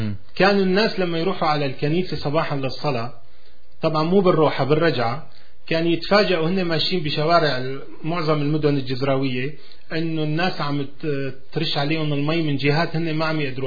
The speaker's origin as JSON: {"language": "Arabic", "town": "Damascus", "region": "Damascus Governorate", "country": "Syria", "tie": "born there", "said": "أنا ولدت بدمشق"}